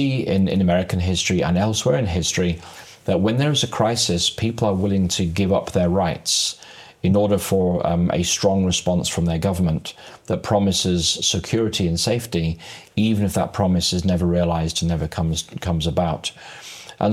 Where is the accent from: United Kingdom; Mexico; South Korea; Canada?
United Kingdom; England; now in United States; Well, as you can tell from my accent, Ronnie, I'm from England. And I came to America in 2007.